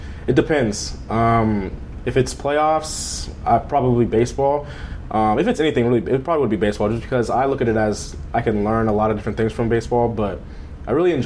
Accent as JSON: {"language": "English", "town": "Long Beach", "region": "California", "country": "United States", "tie": "born or raised there", "lives_now": "Corona, United States", "said": "I grew up in Long Beach, and now I live in Corona, California, so it's Riverside County, but I know Long Beach is more known, and that's where I was born, so."}